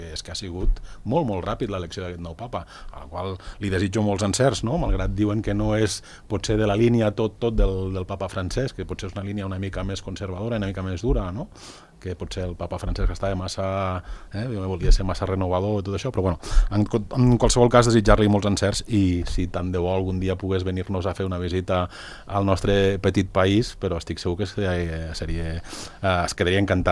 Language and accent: Catalan; Engordany, Escaldes-Engordany, Andorra; els que som d'Engordany, que reivindico sempre Engordany